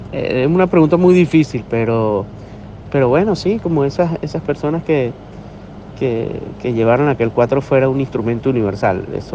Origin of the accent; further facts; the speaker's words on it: Venezuela; con nuestra esencia como venezolanos